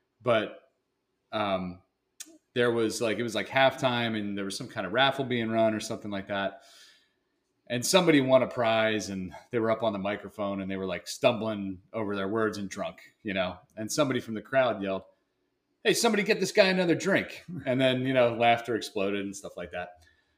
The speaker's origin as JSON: {"language": "English", "town": "Northfield", "region": "New Jersey", "country": "United States", "tie": "born or raised there", "said": "But hey, we developed a little of the street smarts that we wouldn't have otherwise had growing up in Northfield, New Jersey versus Atlantic City, Ducktown."}